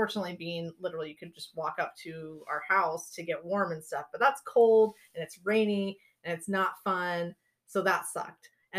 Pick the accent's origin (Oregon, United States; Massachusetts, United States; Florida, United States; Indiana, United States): Oregon, United States; Well, I grew up on the West Coast in Oregon.